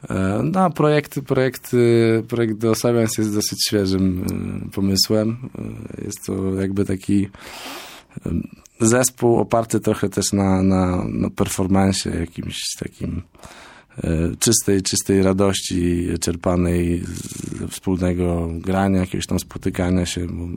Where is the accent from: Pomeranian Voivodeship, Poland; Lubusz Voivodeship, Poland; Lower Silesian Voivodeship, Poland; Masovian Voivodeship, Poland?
Pomeranian Voivodeship, Poland; Gdańsk; jakby miejsca, w którym się wychowałem, w którym zaczęła się moja przygoda muzyczna. Jest to pewnego rodzaju hołd złożony Gdańskowi, ogólnie miejscu, w którym od początku dorastałem jako muzyk i jako człowiek, w którym się uczyłem